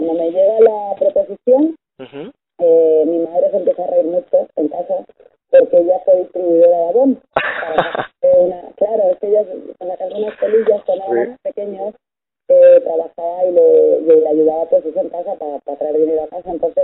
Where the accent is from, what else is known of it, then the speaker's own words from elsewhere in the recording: Balearic Islands, Spain; now in Madrid, Spain; Yo que soy de Mallorca, pues mira, para salir de la isla lo que tardé en la península, ¿no?